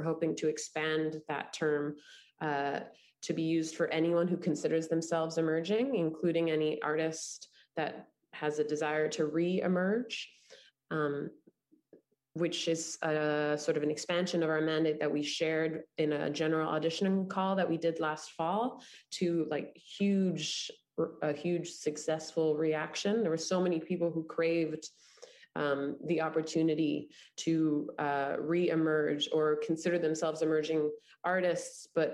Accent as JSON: {"language": "English", "town": "Montreal", "region": "Quebec", "country": "Canada", "said": "And although we're both from Montreal and I went to NTS and stayed in Montreal and then moved to Toronto"}